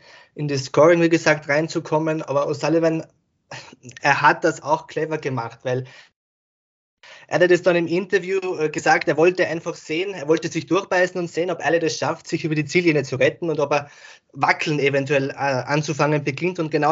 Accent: Austria; Ich komme aus Österreich.

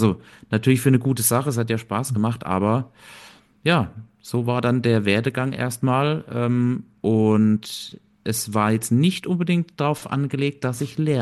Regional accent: Bürgstadt, Bavaria, Germany; also einer der beiden aus dem kleinen Kaff Bürgstadt, wo ich herkomme, gibt's ja 2

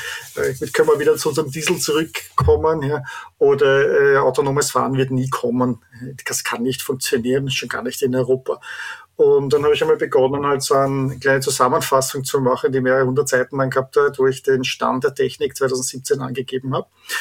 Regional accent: Vienna, Austria; moved away as an adult; also born or lived in Walldorf; ich komme ursprünglich aus Wien, bin dort aufgewachsen, habe dort studiert, bin dann 1998 zur SAP nach Walldorf gezogen, bei Heidelberg.

